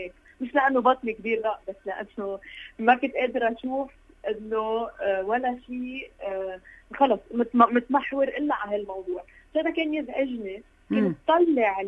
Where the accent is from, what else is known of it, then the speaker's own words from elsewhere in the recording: Lebanon; نحن كلبنانية